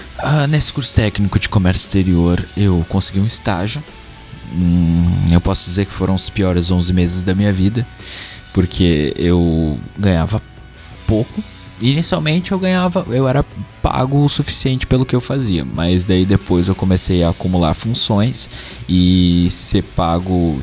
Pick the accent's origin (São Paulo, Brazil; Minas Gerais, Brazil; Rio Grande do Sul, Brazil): Rio Grande do Sul, Brazil; Campo Bom; a gente é de Campo Bom. Em Campo Bom é uma cidade onde basicamente só tem calçado e tudo mais.